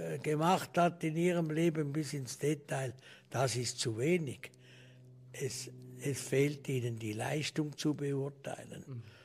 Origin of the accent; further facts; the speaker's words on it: Switzerland; Ich bin Schweizer